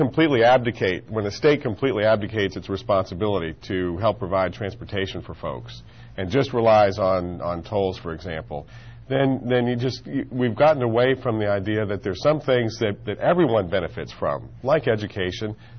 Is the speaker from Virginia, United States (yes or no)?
yes; Virginia, United States; Yeah. Well, as I said, I grew up in Loudoun County. I lived in Leesburg for 32 years